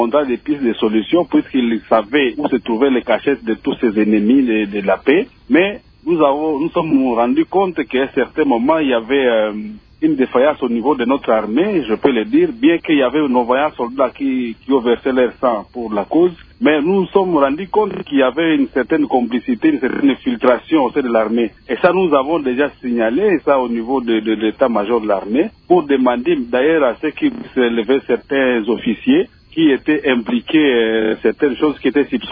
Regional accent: North Kivu, DR Congo; Nous sommes vraiment désolés par rapport à ce qui se passe chez nous au Nord Kivu.

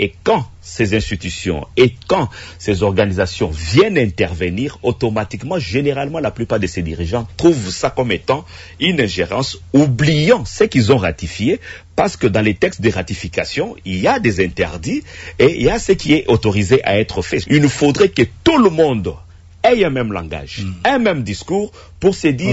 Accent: Goma, North Kivu, DR Congo; Parce que moi, je suis de Goma, je viens de Goma.

